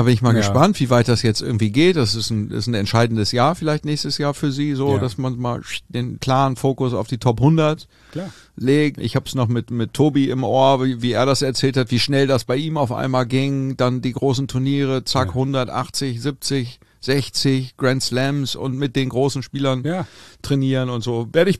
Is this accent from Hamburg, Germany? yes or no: yes; Hamburg, Germany; wir kommen aus Hamburg und sind hier irgendwie tennistechnisch verwurzelt.